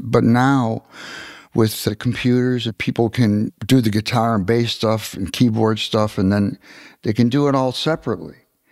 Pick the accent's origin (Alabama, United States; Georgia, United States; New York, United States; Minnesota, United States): New York, United States; Rochester; transferred back to Eastman, which is in my hometown, right. Rochester.